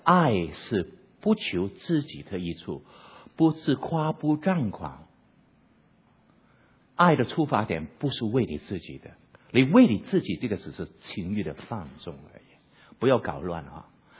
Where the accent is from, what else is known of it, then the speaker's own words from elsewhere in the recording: Hong Kong; 我是香港来的，用了很多香港的例子。